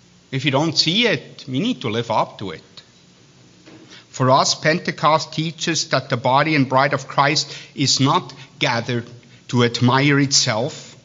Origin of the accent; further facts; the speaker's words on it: Switzerland; accent: Swiss; Everybody would understand what I'm saying, even in my Swiss accent.